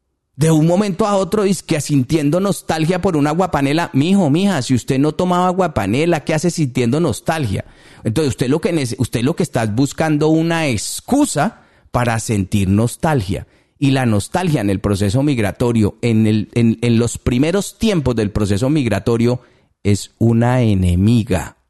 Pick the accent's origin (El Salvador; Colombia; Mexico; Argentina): Colombia; moved away; yo recuerdo cuando yo salí de Colombia.